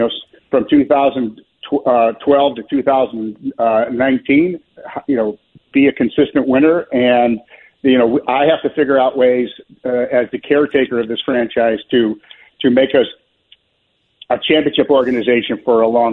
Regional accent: Chicago, Illinois, United States; moved away

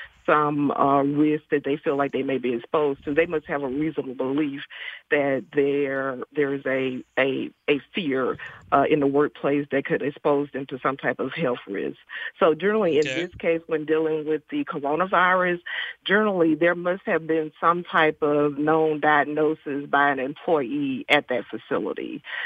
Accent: Mississippi, United States; I grew up in Mississippi, and so I just always had a passion for making sure that there was fairness in the workplace.

